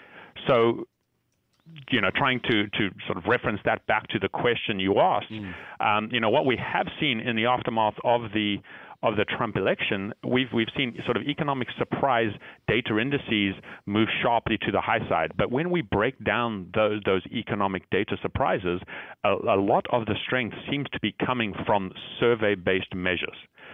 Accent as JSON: {"language": "English", "country": "Zimbabwe", "tie": "born or raised there", "said": "I was born and brought up in Zimbabwe"}